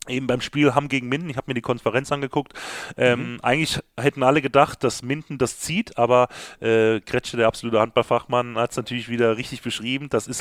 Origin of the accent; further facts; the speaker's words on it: Thening, Upper Austria, Austria; ich komme jetzt aus Thening, ja, die Gemeinde hat 11.000 Einwohner. Dort geht man zur Schule